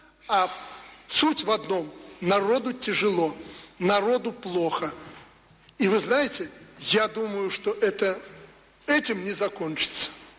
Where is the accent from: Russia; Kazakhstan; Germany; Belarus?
Belarus; И во имя этого мы, белорусы, готовы работать.